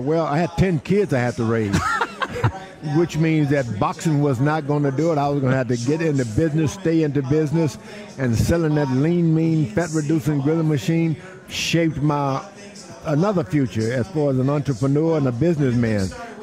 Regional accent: Houston, Texas, United States; Finally, I won an Olympic gold medal, and it was written about in my hometown of Houston. I've been trying to impress this city almost all my life.

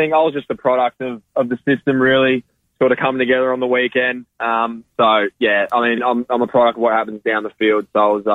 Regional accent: Brisbane, Queensland, Australia; growing up in Queensland and, in Brisbane where the AFL is not really strong

